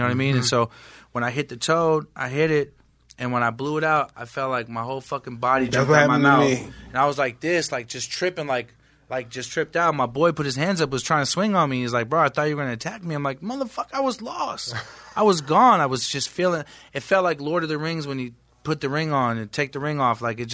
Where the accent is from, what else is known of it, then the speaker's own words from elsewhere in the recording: San Francisco, California, United States; I'm from San Francisco, California.